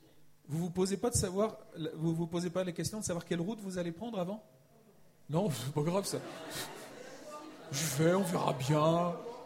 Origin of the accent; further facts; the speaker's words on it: Brittany, France; moi, je suis breton et le désert, je ne suis pas trop habitué. Je connais les monts d'Arrée un peu